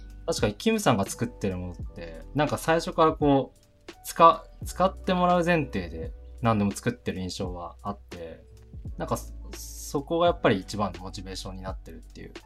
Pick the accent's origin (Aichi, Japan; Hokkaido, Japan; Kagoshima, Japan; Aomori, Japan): Aomori, Japan; キムさんは僕と同郷で青森出身なんですよね